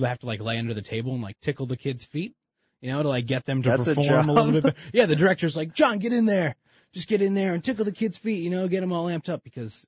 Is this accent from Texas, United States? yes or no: no; Rhode Island, United States; now in San Diego, United States; And I didn't move here specifically for comedy, but I'm from Rhode Island.